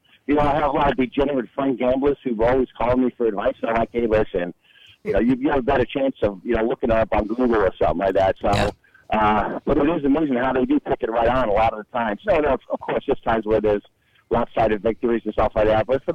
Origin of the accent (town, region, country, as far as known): New Jersey, United States; born or raised there